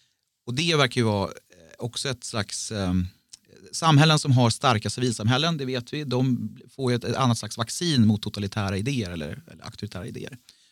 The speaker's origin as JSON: {"language": "Swedish", "country": "Sweden", "said": "Medan man som svensk liksom tittar och svarar, ja, det finns ganska stora likheter i mentalitet och så."}